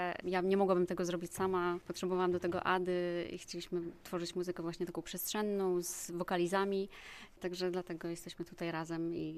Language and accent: Polish; Białystok, Podlaskie Voivodeship, Poland; jesteśmy dumni, że akurat sami jesteśmy z Białegostoku i jest tutaj tylu melomanów